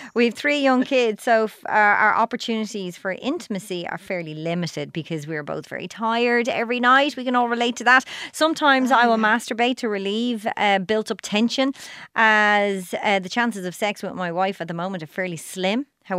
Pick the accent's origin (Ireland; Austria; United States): Ireland; we're Irish people, like it took us 40 odd years to be able to get contraception for free in the country.